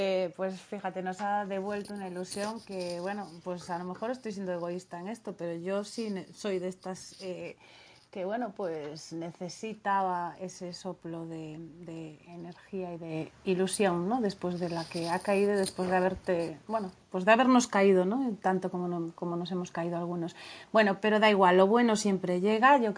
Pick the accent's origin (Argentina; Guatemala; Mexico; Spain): Spain; Galicia; accent: Galician; y yo como gallega, que he sufrido muchas veces presentando el que, eres gallega, ese acento